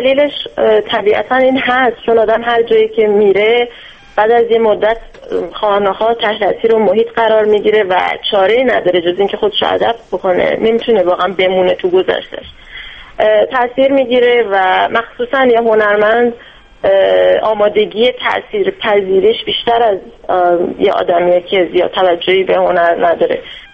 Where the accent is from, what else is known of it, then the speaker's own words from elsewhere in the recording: Iran; من ایرانی هستم